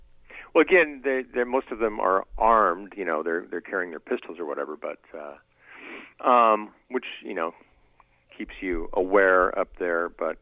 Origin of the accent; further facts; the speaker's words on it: Eugene, Oregon, United States; I grew up here in Eugene, and you know, grew up with the family paper, and so I know some of the history.